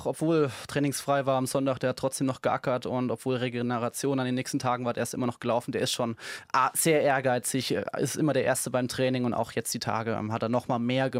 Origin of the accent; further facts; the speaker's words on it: Hesse, Germany; Ich bin nicht Münchner, ich bin Hesse.